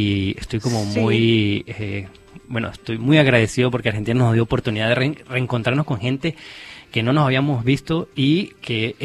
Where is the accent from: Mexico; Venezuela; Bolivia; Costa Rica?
Venezuela; Creo que estamos transformando nuestra identidad, ¿no? Como venezolanos, que nos estamos enriqueciendo, creo yo.